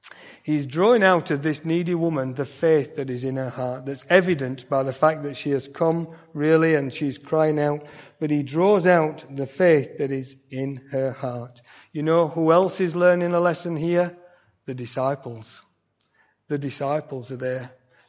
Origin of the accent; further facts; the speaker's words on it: England, United Kingdom; we're English, aren't we? We're British.